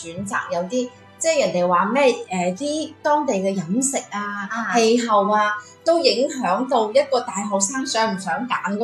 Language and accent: Cantonese; Guangdong, China; 我去一个作为一个广东人旅游到西北话